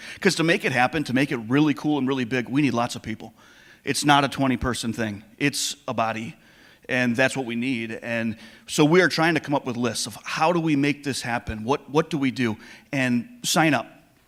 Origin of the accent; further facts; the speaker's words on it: Wisconsin, United States; But we are from Wisconsin, and we are hardy. And if we can tailgate at Lambeau Field in December